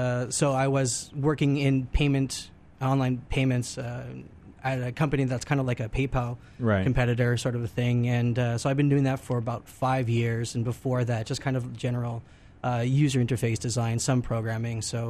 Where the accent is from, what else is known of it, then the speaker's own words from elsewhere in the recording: Montreal, Quebec, Canada; now in Kitchener, Canada; I'm from Montreal. I moved to KW fairly recently.